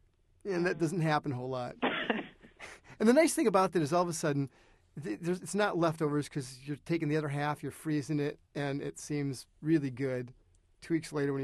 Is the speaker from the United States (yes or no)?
yes; Iowa, United States; I was raised in Iowa in sort of farmland